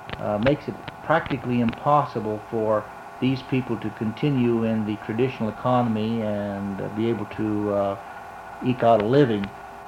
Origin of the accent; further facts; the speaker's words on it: Gallup, New Mexico, United States; Actually, during the time that I grew up in Gallup